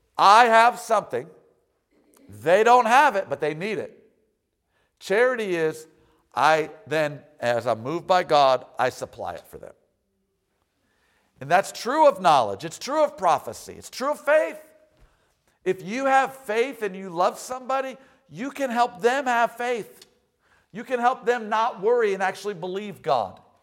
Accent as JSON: {"language": "English", "country": "United States", "said": "So that's all I got under my belt because I'm an American, amen."}